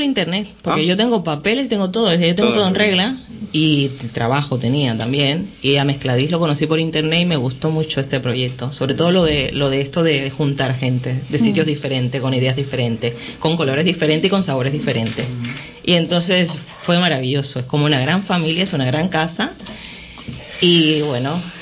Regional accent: Cuba

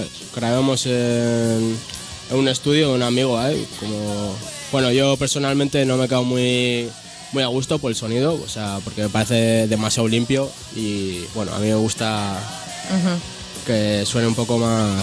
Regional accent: Mondragón, Basque Country, Spain; Bueno, no todos. Yo soy de Mondra.

